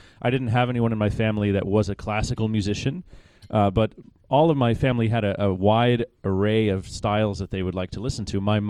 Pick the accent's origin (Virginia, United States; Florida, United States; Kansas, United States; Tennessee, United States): Kansas, United States; Kansas City; Kansas City. In the suburbs mm-hmm. on the Kansas side.